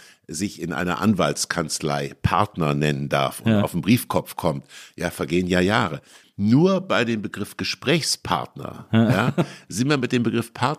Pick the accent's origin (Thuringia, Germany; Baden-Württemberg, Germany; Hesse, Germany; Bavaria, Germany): Hesse, Germany; Kassel; habe ich mir so ein kleines Buch, was es noch heute existiert, gekauft in Kassel, wo ich aufgewachsen bin.